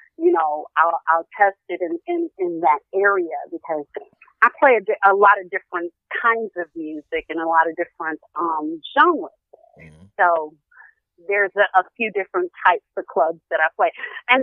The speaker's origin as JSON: {"language": "English", "town": "Detroit", "region": "Michigan", "country": "United States", "said": "I'm from Detroit. Nothing impresses me."}